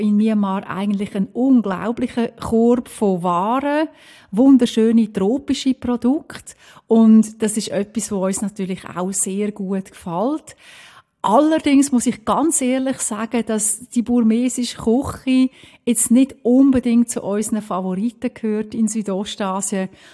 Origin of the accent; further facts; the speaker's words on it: Switzerland; moved away; Wir sind aus der Schweiz weggegangen mit viel Motivation und mit einem Risikokapital und haben aber natürlich nicht alles mitgenommen.